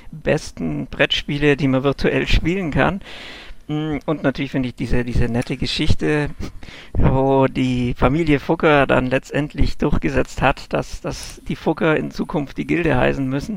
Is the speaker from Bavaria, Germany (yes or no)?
yes; Augsburg, Bavaria, Germany; Ich komme aus Augsburg und lebe da auch.